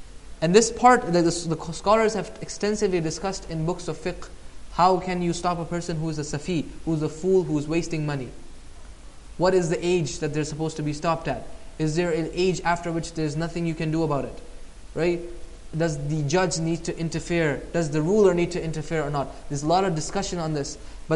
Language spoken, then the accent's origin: English; Pakistan; moved away; Even when I was growing up in Pakistan, it was not uncommon.